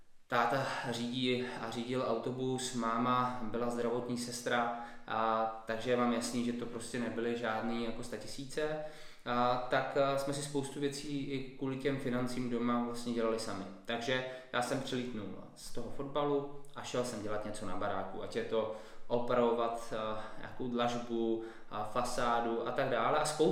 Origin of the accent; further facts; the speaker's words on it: Prague, Czechia; já jsem vyrůstal na Proseku na Praze 9